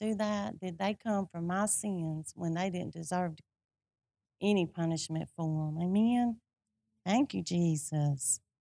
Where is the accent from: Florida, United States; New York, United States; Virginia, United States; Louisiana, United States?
Louisiana, United States; This is not where we're from. We're from Louisiana.